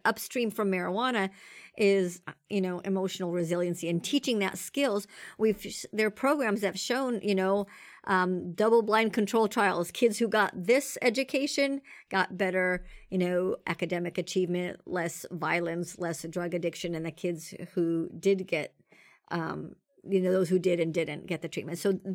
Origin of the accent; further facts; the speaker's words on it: California, United States; We're both from California, so we have to talk about methamphetamine.